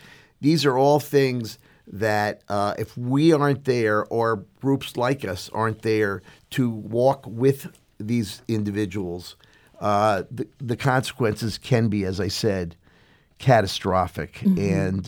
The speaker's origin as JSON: {"language": "English", "region": "Pennsylvania", "country": "United States", "moved": "as an adult", "lives_now": "St. Louis, United States", "said": "What brought me originally to St. Louis, I'm from Pennsylvania, was I got there."}